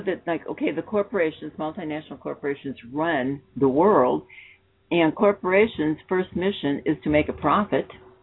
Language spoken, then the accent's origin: English; Illinois, United States; even though I'm from Illinois and people say, well, you're from Illinois, you had to know and like Obama.